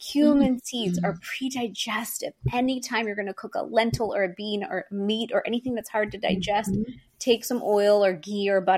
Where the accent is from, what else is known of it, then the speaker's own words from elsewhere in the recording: India; I am Indian.